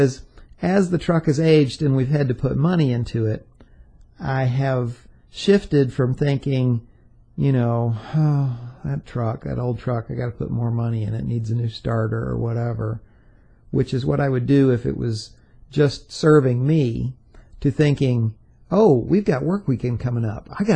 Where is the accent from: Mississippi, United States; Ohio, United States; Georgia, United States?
Georgia, United States; Atlanta; There was a Catholic monastery in Conyers, Georgia, not too far from Atlanta, when I was growing up in Atlanta.